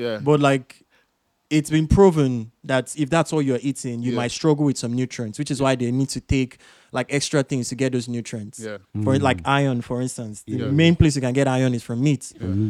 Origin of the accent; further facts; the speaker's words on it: Nigeria; being growing up in Nigeria